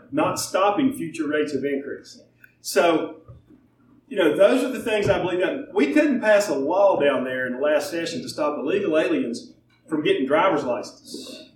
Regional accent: Virginia, United States; born there; I was born in Virginia, the same place George Washington was born. I worked a long time in North Carolina at a purple legislature.

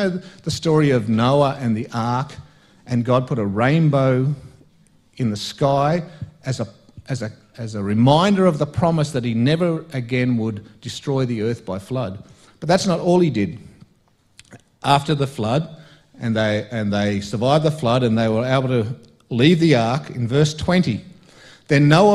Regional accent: Canberra, Australian Capital Territory, Australia; also born or lived in Brisbane; I was born and bred in Canberra and we lived in Brisbane for a little while. But apart from that, I've lived here my whole life. And it's always been the same. From way back when I was born in the 1950s

